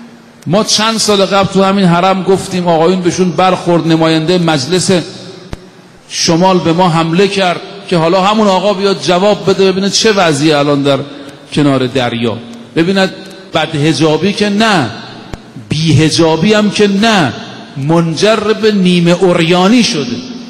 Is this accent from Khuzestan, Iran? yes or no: no; Qom, Iran; ما زمان طاغوت، ما بچه قمیم